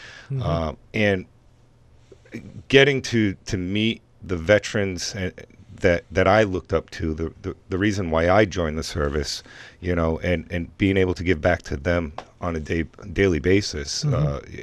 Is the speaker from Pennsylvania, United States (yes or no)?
no; Fall River, Massachusetts, United States; I'm a Marine Corps veteran myself, and I grew up in Fall River.